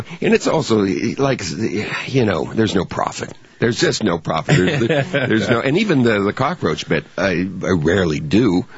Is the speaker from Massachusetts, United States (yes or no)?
no; California, United States; growing up in Southern California in a suburban community that was not the most exciting place to be as a kid.